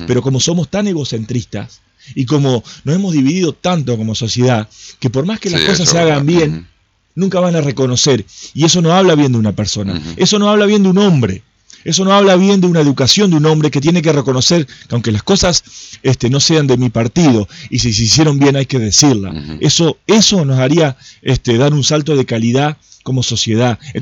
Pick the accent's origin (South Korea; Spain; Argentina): Argentina; Estoy hablando como argentino libre que quiero ser, como argentino que viene con una enseñanza del respeto del valor de la palabra